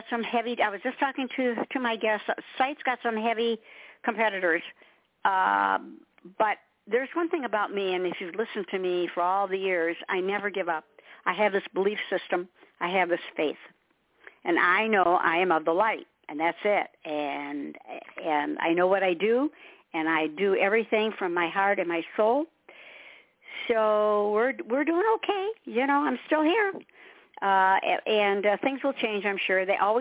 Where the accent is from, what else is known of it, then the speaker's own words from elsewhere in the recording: Detroit, Michigan, United States; I'm from Motown, so I've got my rock and roll going here.